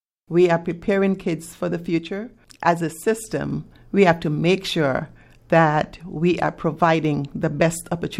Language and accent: English; U.S. Virgin Islands; also born or lived in Caribbean; I grew up in the Caribbean and moved to the Virgin Islands. No, I did not. The way it's singled out in America, it wasn't like that at all in the Caribbean.